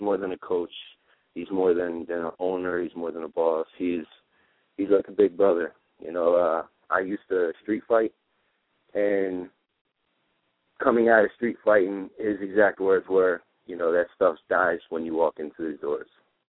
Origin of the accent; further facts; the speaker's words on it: New Jersey, United States; moved away as an adult; Jersey, growing up in Jersey, you know, I moved here when I was 18. I'm 26 now. Growing up in Jersey, you know, I was always counted as the outcast.